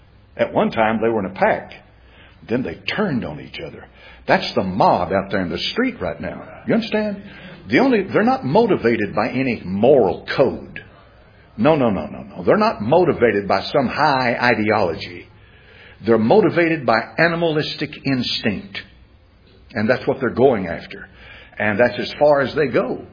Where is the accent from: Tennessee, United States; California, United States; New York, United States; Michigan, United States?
Tennessee, United States; Knoxville; I grew up in Knoxville, Tennessee. I grew up here.